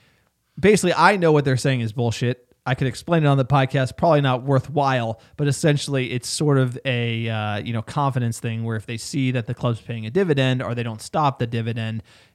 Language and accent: English; New Jersey, United States; Sir, we grew up in New Jersey. Is anyone from New Jersey brief?